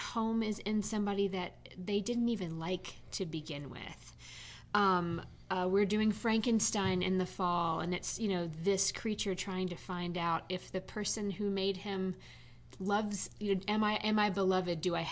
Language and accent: English; Birmingham, Alabama, United States; moved away as an adult; now in Abingdon, United States; I come from Birmingham, Alabama, but I have been living here in Abingdon, Virginia, working for Barter for almost 22 years.